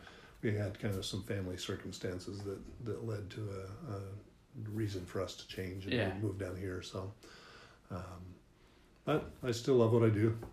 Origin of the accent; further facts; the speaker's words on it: Denver, Colorado, United States; I grew up in the Denver area. So I'd go to the Nuggets games or the Broncos games or minor league baseball or whatever.